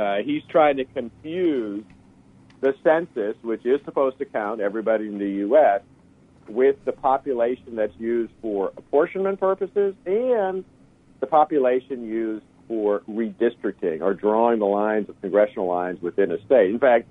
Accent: Huntsville, Alabama, United States; I'm from Huntsville, Alabama. And right next to Huntsville is a place called Redstone Arsenal.

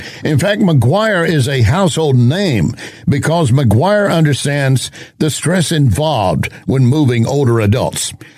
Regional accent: Texas, United States; born there; As I pointed out in the commentary, I was born in Texas. I was born with a BS degree.

